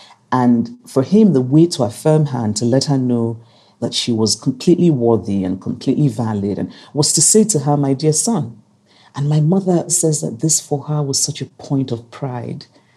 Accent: Anambra, Nigeria; She was on the basic education board of my home state, Anambra, and she loved her job.

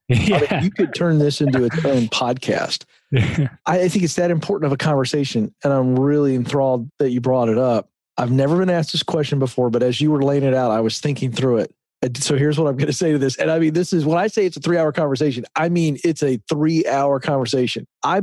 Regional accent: Virginia, United States; The Hampton Roads area of Virginia. So that would be the Virginia Beach, Chesapeake, Norfolk, Newport News, Hampton area.

